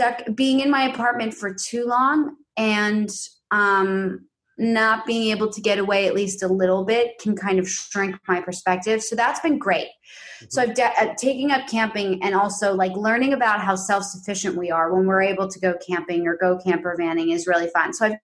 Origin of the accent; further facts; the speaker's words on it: New York City, New York, United States; because I grew up in New York City and I was often, like, I've always spent time in urban environments